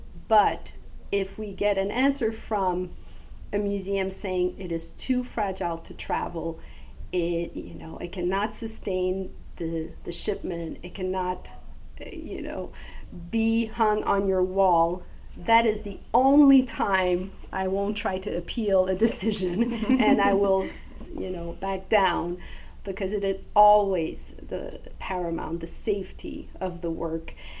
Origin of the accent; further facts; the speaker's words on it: Canada; because I'm Canadian and so I use